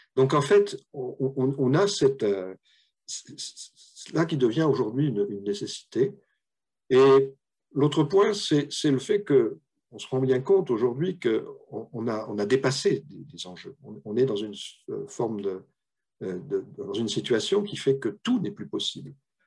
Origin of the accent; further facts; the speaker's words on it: Nouvelle-Aquitaine, France; C'est parce que c'est ma région d'origine. J'ai un nom breton que je ne renie pas, mais c'est mon papa et ma maman est Aquitaine.